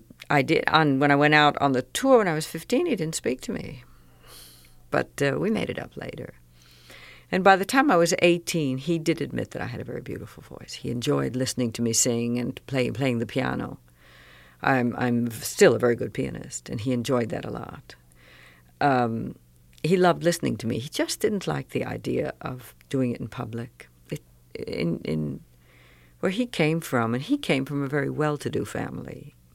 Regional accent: Brooklyn, New York, United States; But I am a woman from Brooklyn. That there's no denying that.

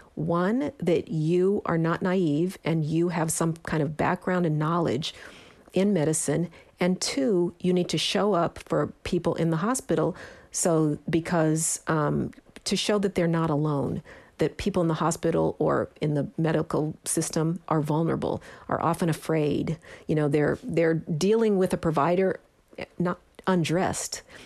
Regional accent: Denver, Colorado, United States; It doesn't account for the fact that I grew up in the Mile High City.

